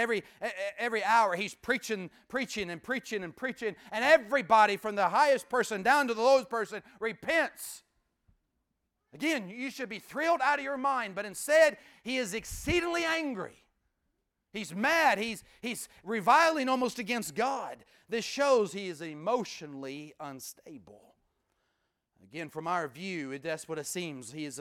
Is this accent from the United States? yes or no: yes; United States; Let me say this. I'm an American.